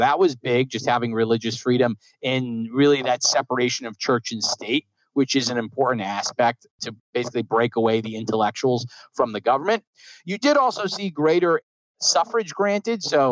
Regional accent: New Jersey, United States; I grew up in New Jersey. So I remember my town, actually, we had a tree.

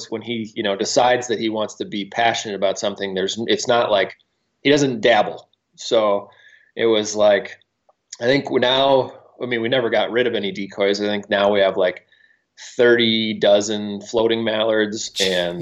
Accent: South Dakota, United States; born there; And my dad was an avid hunter, and I was born in South Dakota

